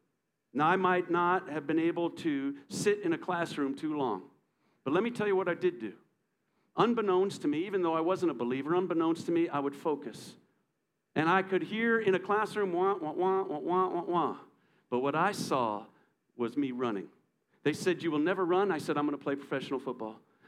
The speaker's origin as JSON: {"language": "English", "region": "New York", "country": "United States", "tie": "born or raised there", "said": "And I remember I was brought up in New York, and so my mother, we were Catholic"}